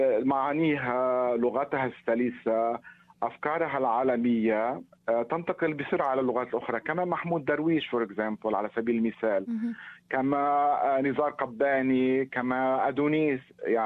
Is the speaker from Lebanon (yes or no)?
yes; Lebanon; ولكني سأقرأ شيئا فرح عن طفولتي في لبنان وعن ذكريات الطفولة